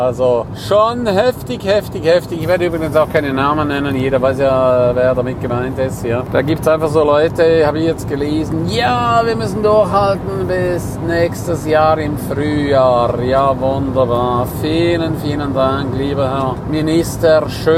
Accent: Switzerland; erstens mal kann ich nicht nach Berlin, weil ich bin Schweizer und kein Deutscher

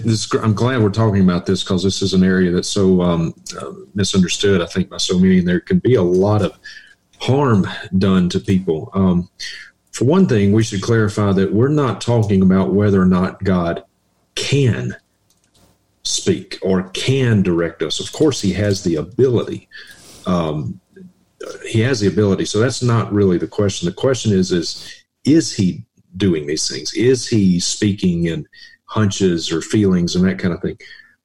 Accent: Mississippi, United States; now in Montana, United States; I grew up in Mississippi. I now live in Montana.

